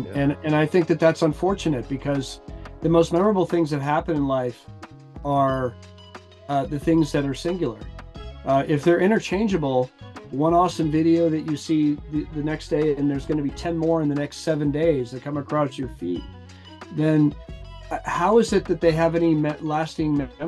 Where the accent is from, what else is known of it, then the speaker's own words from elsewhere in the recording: Aspen, Colorado, United States; the things that I've experienced growing up in Aspen absolutely affected my life